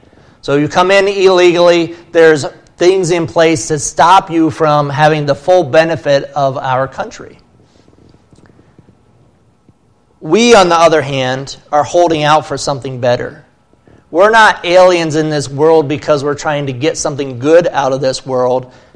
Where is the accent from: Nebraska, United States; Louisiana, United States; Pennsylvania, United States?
Pennsylvania, United States; So I grew up in Pennsylvania, but I've never been to Gettysburg.